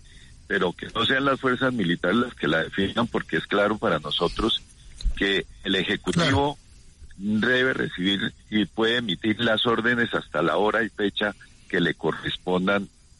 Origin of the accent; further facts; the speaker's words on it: Colombia; como colombiano